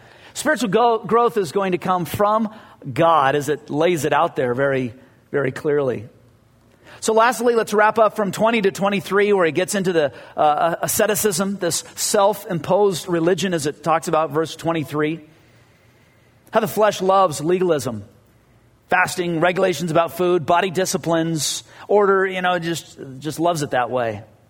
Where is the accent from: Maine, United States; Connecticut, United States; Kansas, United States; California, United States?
California, United States; Whittier; for a kid growing up in Whittier, it was just like, why can't we have steak?